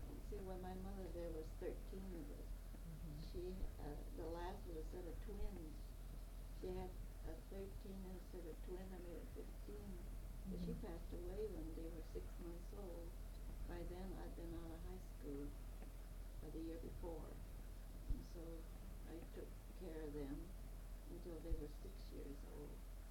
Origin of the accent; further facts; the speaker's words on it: Los Angeles, California, United States; born there; I was born here in Los Angeles and then moved out to the ranch about 4 or 5 years old